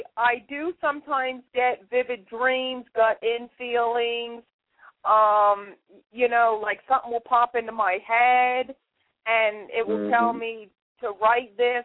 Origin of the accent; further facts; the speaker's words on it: Philadelphia, Pennsylvania, United States; Philadelphia, I'm from.